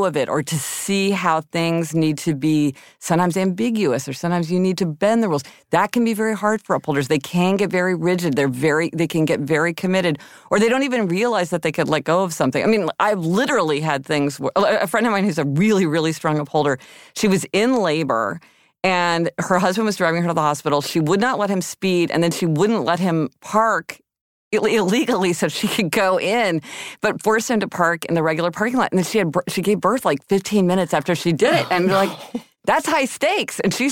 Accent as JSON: {"language": "English", "region": "Missouri", "country": "United States", "also_born_or_lived": "Kansas", "said": "Okay, I'm from Missouri and Kansas."}